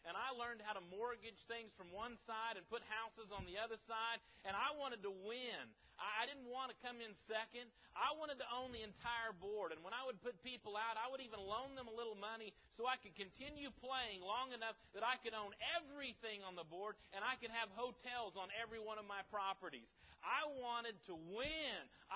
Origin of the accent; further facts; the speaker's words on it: Midwest City, Oklahoma, United States; I grew up in Midwest City. I went to grade school and to junior high and to high school in Midwest City.